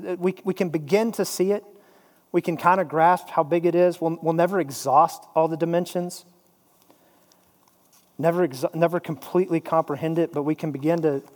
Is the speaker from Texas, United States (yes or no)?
yes; Lubbock, Texas, United States; Sonny and I have a very important thing in common, a very special bond. We are both from Lubbock, Texas.